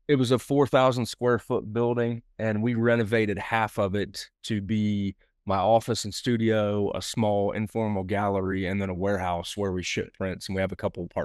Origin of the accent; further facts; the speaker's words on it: Midwest, United States; moved away as an adult; I am 42 years old. I grew up in the Midwest, moved to the South after I graduated college there.